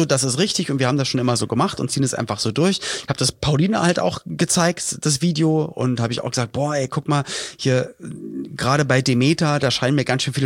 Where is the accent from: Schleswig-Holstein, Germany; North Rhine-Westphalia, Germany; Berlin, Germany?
Berlin, Germany; Ich kenne auch in Berlin-Spandau, wo ich aufgewachsen bin, ein großes evangelisches Dorf, kann man sagen, das evangelische Johannesstift, wo ich in der Nähe gewohnt habe.